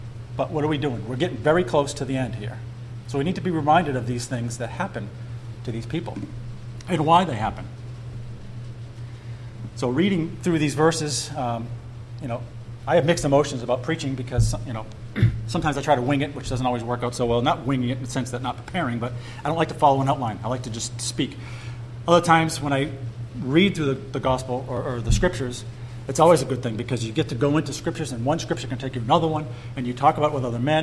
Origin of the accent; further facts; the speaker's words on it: Stowe, Vermont, United States; Bob Brownell, found out that I was from Stowe